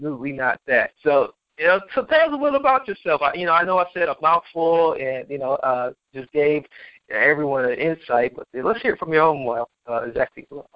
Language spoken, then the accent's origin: English; Wisconsin, United States; it's due to the fact that I am pursuing to run for state senator in my hometown of Wisconsin